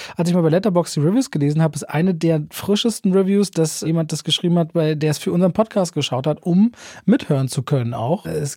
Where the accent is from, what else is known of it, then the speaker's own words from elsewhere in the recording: Berlin, Germany; als ich groß geworden bin in der Platte, ja, in der Friesheimer Platte. Das ist ja eigentlich ein sehr linker Bezirk in Berlin, bin ich aber schon auch unter sehr rechten Klischees groß geworden.